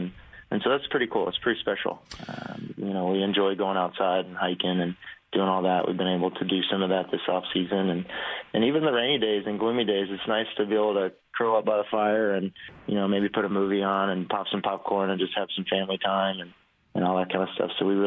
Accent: Oklahoma, United States; So growing up in Oklahoma, I've literally never been to a hockey game.

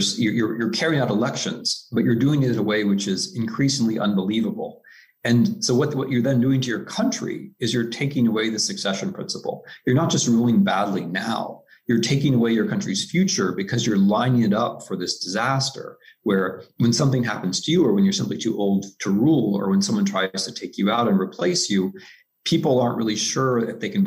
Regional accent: United States; I mean, as an American, I believe my own democracy is a work in progress.

